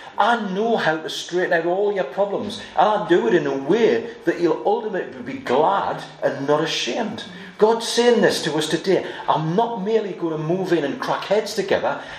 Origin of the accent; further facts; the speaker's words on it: United Kingdom; So I rejoice in those great privileges which are mine as a British citizen.